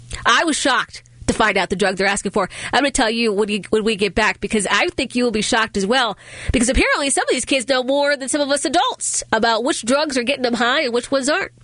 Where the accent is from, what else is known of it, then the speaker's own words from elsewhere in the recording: Accokeek, Maryland, United States; I know exactly where Sheltenham is. I grew up in Accokeek. That's in Prince George's County.